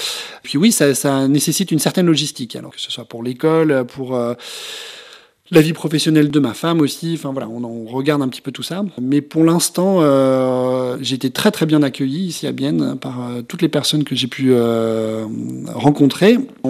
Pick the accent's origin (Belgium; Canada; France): France; West France; also born or lived in Italy; je viens plutôt de l'ouest de la France, donc on apprend plutôt l'espagnol parce que on n'est pas très loin de l'Espagne.